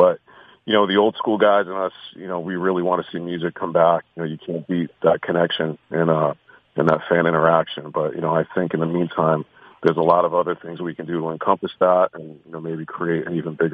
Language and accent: English; New England, United States; Jersey's done a pretty great job of embracing me. I'm from New England, so I feel like Jersey's become my second home.